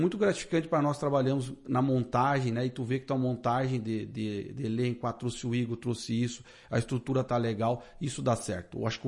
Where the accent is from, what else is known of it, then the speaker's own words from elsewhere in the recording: Lagoa Vermelha, Rio Grande do Sul, Brazil; eu sou de Lagoa Vermelha, hoje trabalho no Ibira